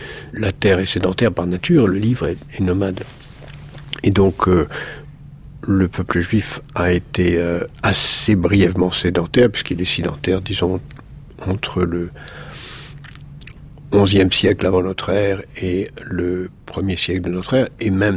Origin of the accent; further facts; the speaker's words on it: Algeria; moved away; je suis parti d'Algérie... très vite, puisque en 1956, nous avons quitté ce pays.